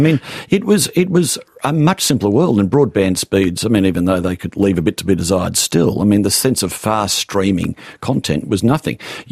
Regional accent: Sydney, New South Wales, Australia; So I grew up in Sydney, handful of television channels, handful of radio stations, newspapers in the morning and the afternoons.

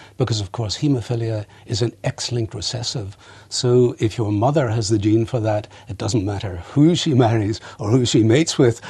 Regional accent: Belfast, Northern Ireland, United Kingdom; particularly since I come from Belfast, so I'm inured to that sort of thing

